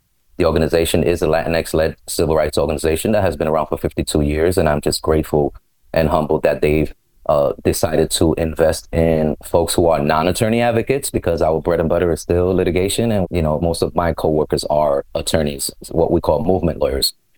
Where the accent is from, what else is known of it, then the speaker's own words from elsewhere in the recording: New York City, New York, United States; born and raised in the Bronx, New York, raised by a single Puerto Rican mom who came from Puerto Rico when she was 9 years old.